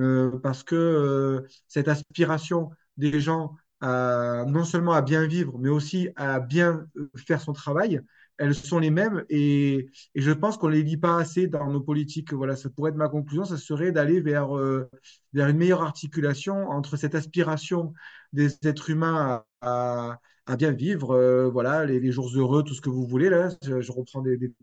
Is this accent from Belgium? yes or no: no; Marseille, Provence-Alpes-Côte d'Azur, France; Moi aussi, je suis Marseillais, mais je ne comprends rien du tout au foot.